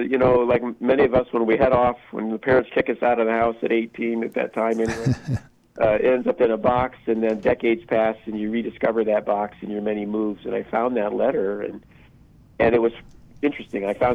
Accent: Findlay, Ohio, United States; now in Idaho, United States; When I, long life of growing up in Findlay, then matriculated to university, then commissioned into the Marines

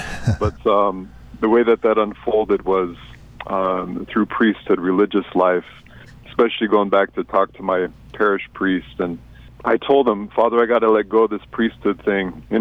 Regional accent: Washington, United States; I grew up in Washington State, Southwest Washington, north of Portland, little town, no stoplights, in the country, 5 acres with the fam, and it's kind of a normal childhood.

